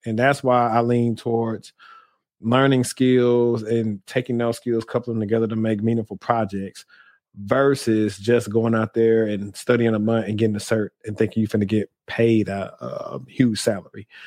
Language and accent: English; the South, United States; You know, I'm from the South, so you see a girl from far away